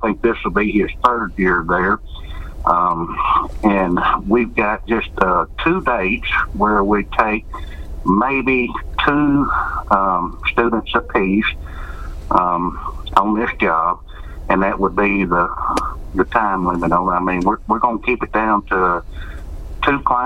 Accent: Arkansas, United States; I kind of grew up around it a little bit in South Arkansas.

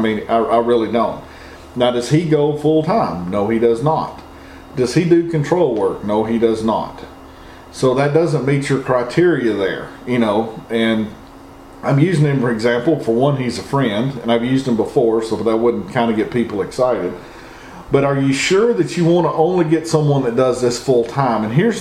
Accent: Michigan, United States; I'm from Southeast Michigan, fair number of coyotes, looking to move.

